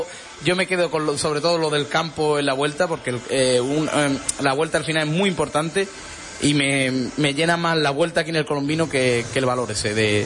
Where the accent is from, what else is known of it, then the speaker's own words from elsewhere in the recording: Huelva, Andalusia, Spain; porque al final somos de Huelva, como decimos aquí, somos de esta tierra tan bonita como es Huelva